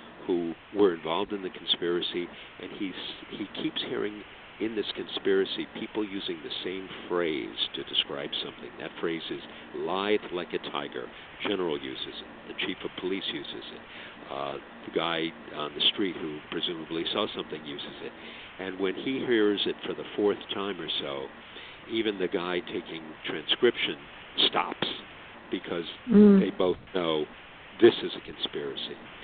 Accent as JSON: {"language": "English", "town": "Hudson", "region": "New York", "country": "United States", "tie": "born or raised there", "said": "ultimately to Hudson, New York, again, my hometown."}